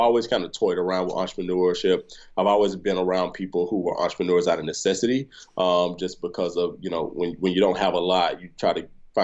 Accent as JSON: {"language": "English", "town": "Chattanooga", "region": "Tennessee", "country": "United States", "tie": "born or raised there", "said": "And so, growing up in Chattanooga was cool, man."}